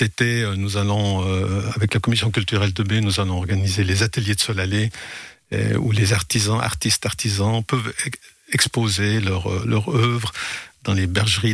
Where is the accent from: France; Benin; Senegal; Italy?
Italy; Brescia, Lombardy; born there; Je suis né à Brescia, en Italie du Nord, près du lac de Garde, oui.